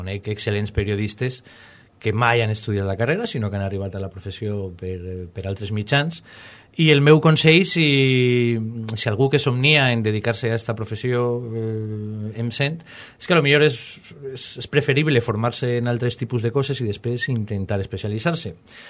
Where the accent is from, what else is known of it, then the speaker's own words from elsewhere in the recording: Valencia, Valencian Community, Spain; born there; vaig néixer en València, a València en 1971 i soc periodista.